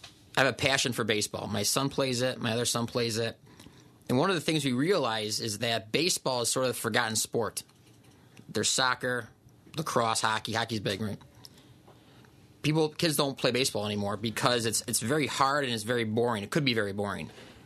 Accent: Greece, New York, United States; also born or lived in Chicago; Yeah, I grew up in Greece.

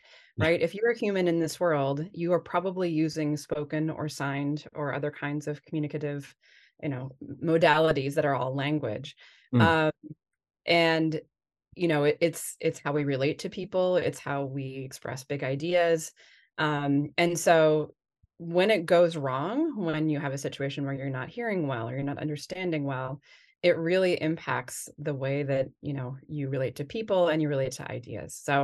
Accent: Iowa, United States; moved away; also born or lived in Rhode Island; And I grew up in Iowa, and like the English that's spoken there, you know, has this kind of flat quality to it, and the vowels are pretty simple.

